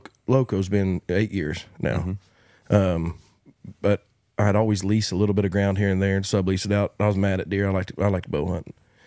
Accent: Fort Supply, Oklahoma, United States; also born or lived in Kingfisher; I went to Sports Supply when I was till 8th grade. My mom was a basketball coach. And we moved from Fort Supply to a town called Kingfisher, which is close to Oklahoma City.

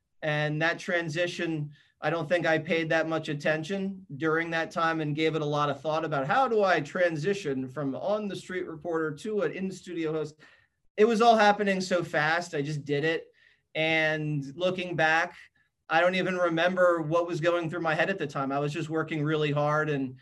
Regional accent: Philadelphia, Pennsylvania, United States; I'm from Philly, Arthur. You know, we like fights.

